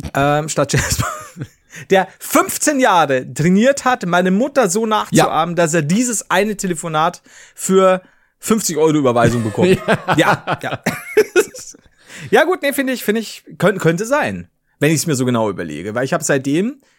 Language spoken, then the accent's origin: German; Bavaria, Germany; Vielleicht sehe ich das als Bayer auch nicht so ganz.